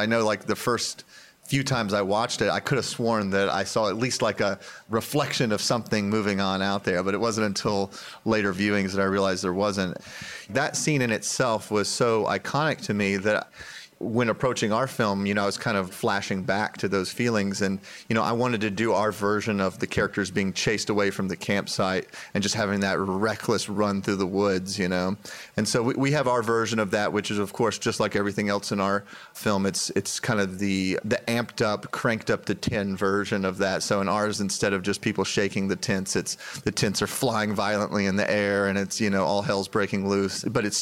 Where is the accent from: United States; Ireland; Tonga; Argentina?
United States; Marion, Alabama; You know, I'm from Marion, Alabama, which is a town that's kind of out in the middle of nowhere.